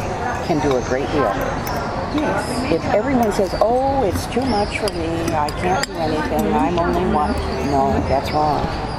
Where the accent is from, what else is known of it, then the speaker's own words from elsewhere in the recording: California, United States; I grew up in California and didn't really know the history of our founding